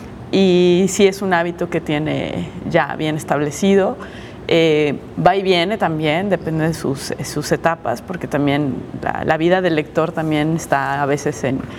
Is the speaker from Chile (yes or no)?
no; Guadalajara, Jalisco, Mexico; como buena tapatía, pues era entusiasta de la FIL Guadalajara